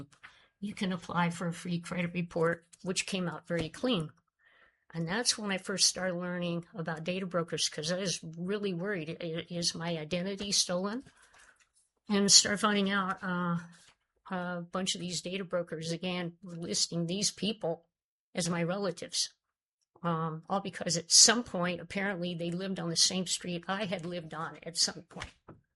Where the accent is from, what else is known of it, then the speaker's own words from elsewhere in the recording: Juneau, Alaska, United States; from Juneau